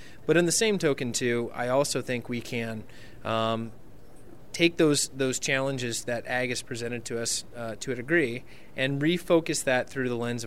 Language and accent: English; Nebraska, United States; including my hometown, rural Nebraska